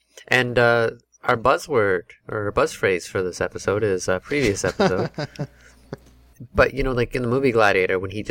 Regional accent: Canada; gosh, I'm from Canada, and the way these guys dress, and they're like south of me.

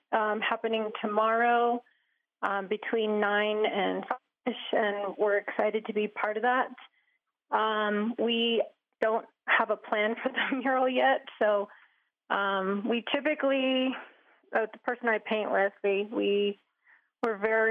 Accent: Ganado, Arizona, United States; And I am also Diné from Ganado, Arizona.

